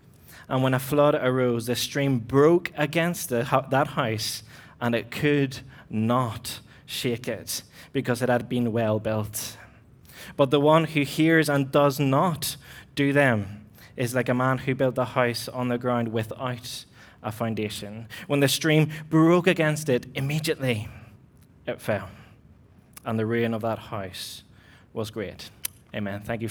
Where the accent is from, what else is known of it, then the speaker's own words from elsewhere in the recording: Ilo, Moquegua, Peru; I grew up as a missionary kid in South America, and I had the blessing of growing up in a small port town called Ilo